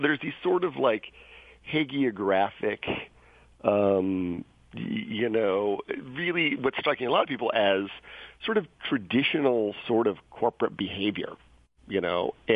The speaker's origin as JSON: {"language": "English", "town": "San Francisco", "region": "California", "country": "United States", "said": "You know, I'm from San Francisco. We're very big on political process and making sure people feel heard."}